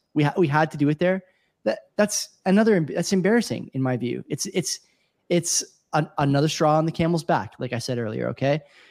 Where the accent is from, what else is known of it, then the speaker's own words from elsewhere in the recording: Canada; I'm very disappointed in that comment as a Canadian.